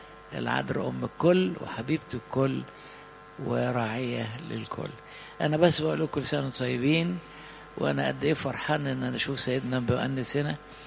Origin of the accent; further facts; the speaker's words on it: Asyut, Asyut Governorate, Egypt; لأن أنا من أسيوط